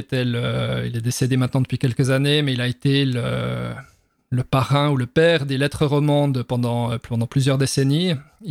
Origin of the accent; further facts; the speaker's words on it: Switzerland; en tout cas en tant que Suisse qui ne connaît pas ce milieu